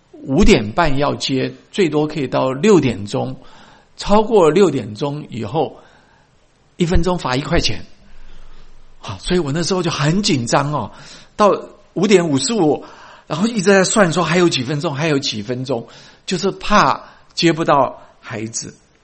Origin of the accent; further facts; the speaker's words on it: Taiwan; now in United States; 我是台湾来的